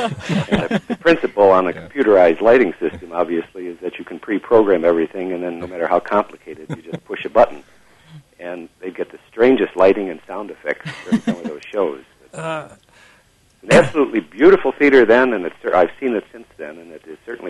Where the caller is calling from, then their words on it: Joliet, Illinois, United States; From Joliet.